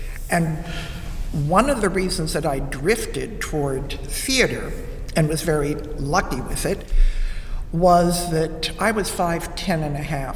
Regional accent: Grafton, Pennsylvania, United States; I was born in Grafton, PA, which is a suburb of Blacklick, PA, which is near Indiana, PA. But Grafton doesn't exist anymore.

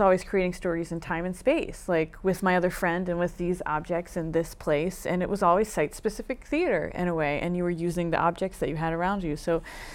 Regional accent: Pennsylvania, United States; All over the world, actually. But I am from South Central, Pennsylvania.

